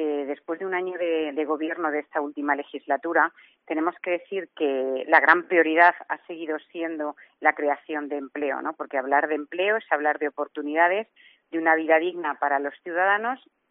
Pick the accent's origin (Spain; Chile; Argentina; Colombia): Spain; Cuenca, Castilla-La Mancha; como conquenses, como españoles, nos preocupa la unidad y la normalidad